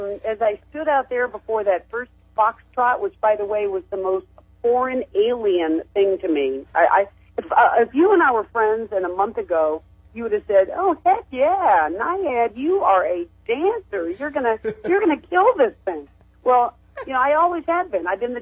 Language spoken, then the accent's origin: English; Florida, United States; I had a lot of Cuban friends. I was growing up in Florida